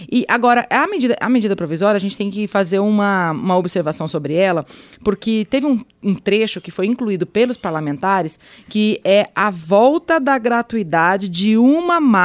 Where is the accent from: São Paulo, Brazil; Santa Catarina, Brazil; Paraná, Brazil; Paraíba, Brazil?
Santa Catarina, Brazil; Florianópolis; 4 semanas atrás eu fui para Florianópolis, para lá, para minha terra.